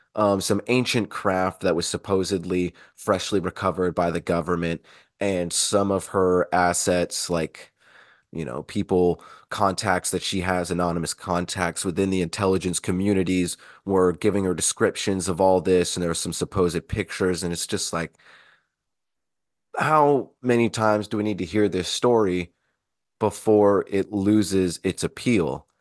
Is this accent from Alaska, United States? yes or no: yes; Eagle River, Alaska, United States; moved away; I recently, before the new year, went back to Anchorage, Alaska. I was raised in Eagle River, so anyone that's not familiar with Alaska, it's right outside. It's the closest thing to Anchorage.